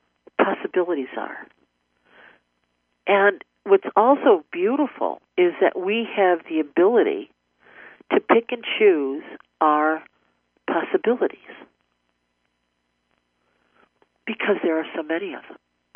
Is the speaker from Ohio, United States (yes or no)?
yes; Euclid, Ohio, United States; I originally grew up, for those people who live in Ohio or who live in the Cleveland area, I grew up in Euclid on east to 66th Street, and then moved to Lake Zeman